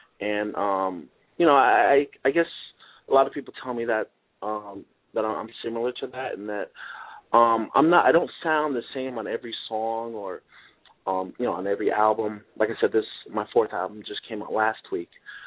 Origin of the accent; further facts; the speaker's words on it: Chatham, New York, United States; also born or lived in Jamaica, Queens; I grew up in Jamaica, Queens for 8 years. Most of my life, though, I grew up, like I said, upstate New York and a rural area of a place called Comedy County, Chatham.